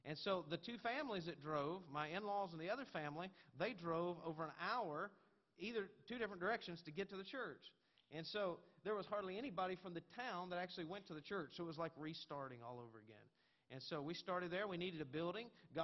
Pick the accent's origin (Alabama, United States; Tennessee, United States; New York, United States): Tennessee, United States; Newport; I was born and raised in Newport, Tennessee, which is about an hour east of Knoxville, Tennessee. I graduated from Crown College. I grew up in a church quite like this.